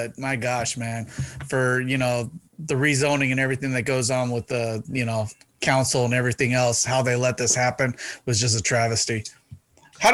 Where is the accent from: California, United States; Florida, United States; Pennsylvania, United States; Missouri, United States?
California, United States; San Diego; growing up Mexican too, you know, that's some of the best days I remember. Growing up in San Diego back in the 70s, right?